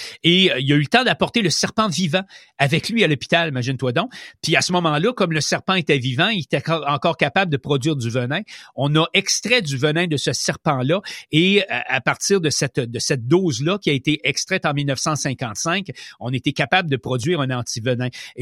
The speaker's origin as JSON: {"language": "French", "country": "Canada", "said": "on a des animaux, même chez nous au Canada, qui sont venimeux"}